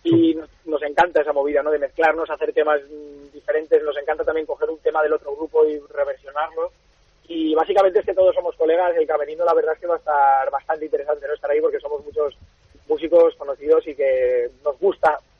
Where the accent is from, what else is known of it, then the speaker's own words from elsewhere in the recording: Valencia, Valencian Community, Spain; todos somos de aquí de Valencia